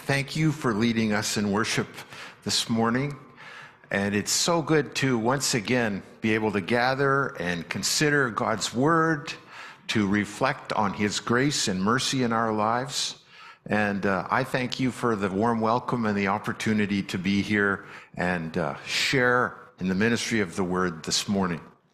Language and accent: English; Regina, Saskatchewan, Canada; My family and I, we grew up in Regina. But all of our relatives lived out here in Abbotsford, Vancouver, Chilliwack.